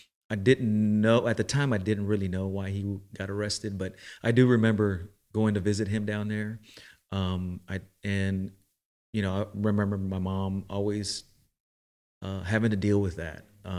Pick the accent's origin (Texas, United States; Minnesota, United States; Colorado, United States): Texas, United States; Houston; But I grew up in Northeast Houston, off of 59 North and Parker, just east of Parker, off Hirsch and Parker, next to the railroad tracks.